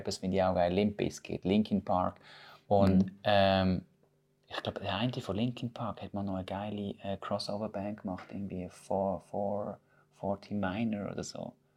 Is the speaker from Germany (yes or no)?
yes; Germany; now in Switzerland; mein Schweizerdeutsch ist ja nicht perfekt. Und das hat einen ganz bestimmten Grund. Ich bin im Deutschen aufgewachsen. Ich bin eigentlich Deutscher. Ich habe mittlerweile einen Schweizer Pass, für alle, die es wissen. Ich bin Papierli-Schweizer.